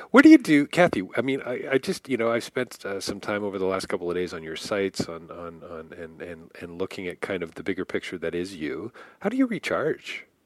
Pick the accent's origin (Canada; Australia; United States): Canada; sorry, I'm Canadian.